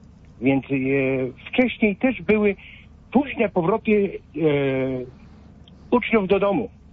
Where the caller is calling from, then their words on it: Turek, Greater Poland Voivodeship, Poland; Ja jestem z miejscowości Turek